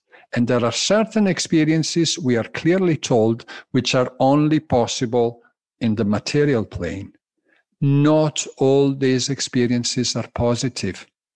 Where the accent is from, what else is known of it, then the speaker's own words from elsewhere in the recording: Glasgow, Scotland, United Kingdom; baffled because they hear Italian undertones and Scottish undertones in my speaking. Yes, I'm a tally. I'm a Glaswegian Italian.